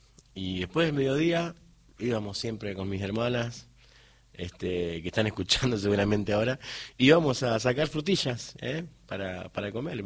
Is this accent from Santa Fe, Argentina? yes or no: yes; Coronda, Santa Fe, Argentina; born there; Nací ahí en Coronda, sí. Bien corondino.